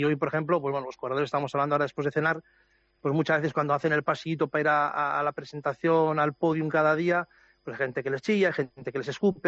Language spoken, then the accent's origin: Spanish; Navarre, Spain; yo soy navarro